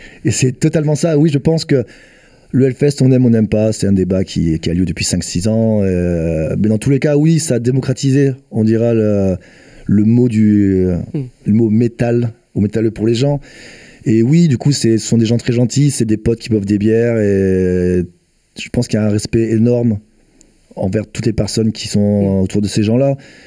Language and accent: French; Corsica, France; Je suis corse, j'aime le soleil et la plage.